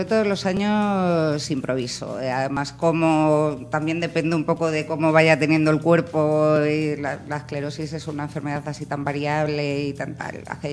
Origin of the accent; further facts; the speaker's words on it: Toledo, Castilla-La Mancha, Spain; Claro, yo soy de Toledo, entonces debe ser un poco ahí por la... No sé.